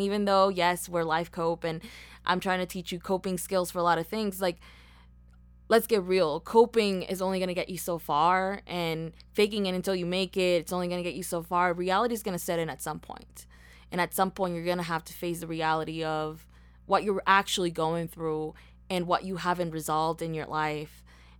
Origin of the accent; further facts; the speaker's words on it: Mexico; They know that I'm from Mexico, but they don't know the reality of, like, what I've had